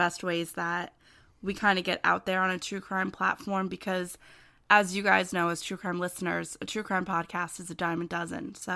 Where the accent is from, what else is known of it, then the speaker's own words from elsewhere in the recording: New Jersey, United States; I just do, and I can't help that I'm from New Jersey, and I apologize about all of these things.